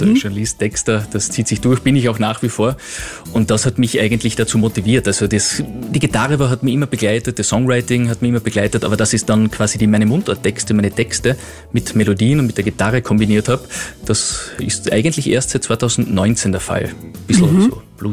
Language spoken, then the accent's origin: German; Carinthia, Austria; Ich bin Kärntner, ich bin leidenschaftlich auch Wiener, ich bin kein Wiener, also ich bin kein Wiener, aber gleichzeitig Kärntner Wiener